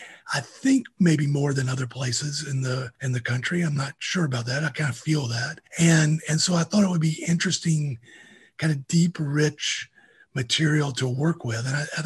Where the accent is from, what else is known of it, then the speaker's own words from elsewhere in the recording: Georgia, United States; now in North Carolina, United States; You know, I'm from the South. I grew up in Georgia. I live in North Carolina now. I've lived in the South for all but 1 year of my life.